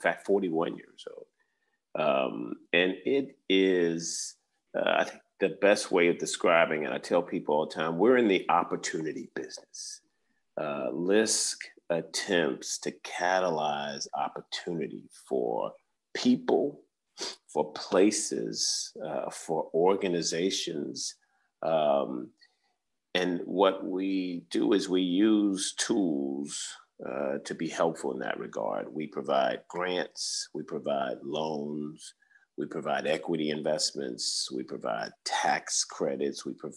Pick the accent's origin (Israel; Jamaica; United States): United States; Cambridge, Virginia; to places like my hometown, Cambridge, Virginia.